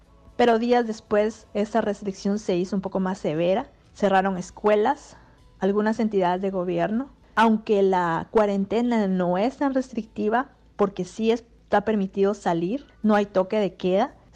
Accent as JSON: {"language": "Spanish", "country": "Guatemala", "moved": "yes", "lives_now": "United States", "said": "soy guatemalteca y desde hace 5 años vivo en California, en el área de San Francisco."}